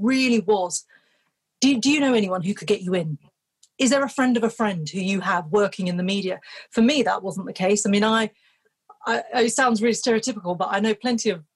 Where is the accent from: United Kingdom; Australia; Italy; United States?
United Kingdom; very, very comfortable in my duality of cultures. You know, I'm very British, I'm very Bengali, I'm also Muslim.